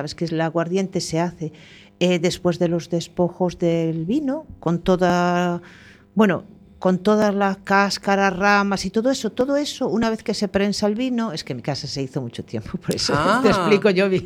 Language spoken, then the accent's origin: Spanish; Galicia, Spain; como buenos gallegos no queremos tirar nada